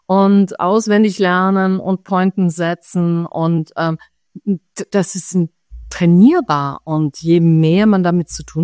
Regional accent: Switzerland; Ich als Schweizerin darf diesen Witz erzählen.

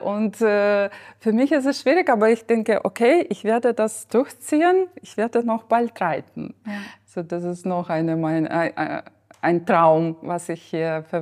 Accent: Ukraine; German is a second language; now in Germany; was für mich in Deutschland schwierig war, dass ich habe natürlich viel weniger Freiheit gefühlt als in meiner Heimat, als in der Ukraine.

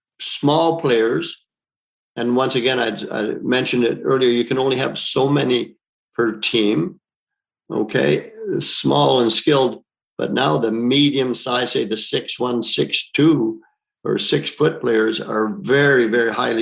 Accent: Ontario, Canada; Well, I grew up in a small town, 2,200 people in northern Ontario, and at least half of them were Italians.

